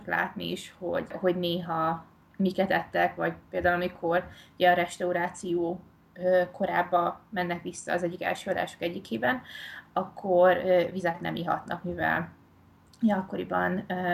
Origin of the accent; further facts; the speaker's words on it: Hungary; szerintem magyarként ezt különösen vicces nézni, hiszen azért mi is az állatoknak eléggé szentségtelen részeit meg szoktuk enni